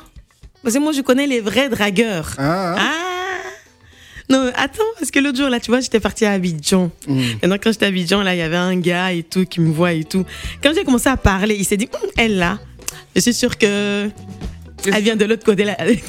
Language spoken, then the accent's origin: French; Rennes, Brittany, France; also born or lived in Côte d'Ivoire; Oula, je suis née en Côte d'Ivoire. Mais je suis venue, j'ai grandi en Bretagne, j'ai grandi à Rennes.